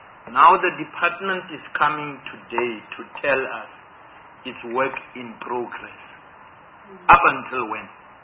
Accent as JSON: {"language": "English", "town": "Kroonstad", "region": "Free State", "country": "South Africa", "said": "I'm from Kroonstad. There are people there."}